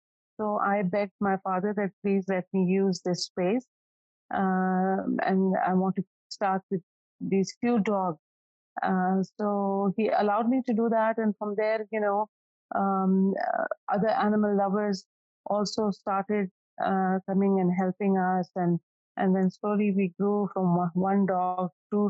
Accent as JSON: {"language": "English", "town": "Karachi", "region": "Sindh", "country": "Pakistan", "tie": "born or raised there", "moved": "as an adult", "lives_now": "United States", "said": "I grew up in Karachi, and, after that, I got married and I went to the US."}